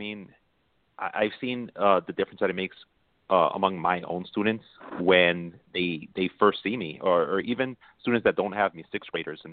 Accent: Brooklyn, New York, United States; I grew up in Brooklyn, Bushwick, and we were poor and I was on welfare and it was a crime ridden neighborhood.

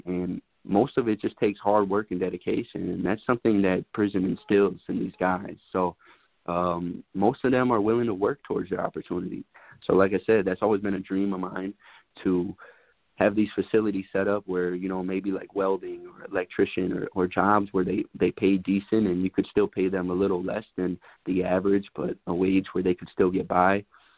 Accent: Wisconsin, United States; I'm from Wisconsin, but most of them are from the hood in Milwaukee

